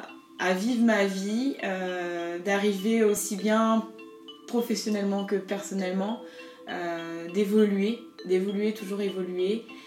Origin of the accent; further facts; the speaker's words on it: Brittany, France; chez nous, en Bretagne, on a pas beaucoup d'endroits pour où les enfants puissent jouer ou des choses comme ça. C'est beaucoup plus la nature, en fait.